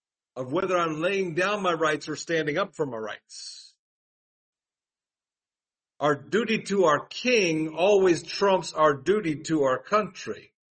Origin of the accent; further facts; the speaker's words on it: United States; I'm an American through and through. I'm as patriotic an American as you're going to find anywhere. I love my country.